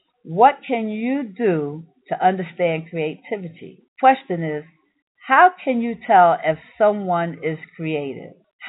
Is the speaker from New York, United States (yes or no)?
yes; New York City, New York, United States; in me growing up in Harlem. As a child, I suffered with asthma.